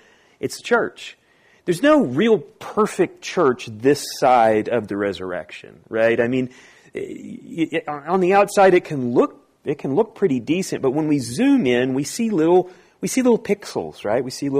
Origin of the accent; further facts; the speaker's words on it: Texas, United States; Now, I come from East Texas, and I live within the Bible Belt.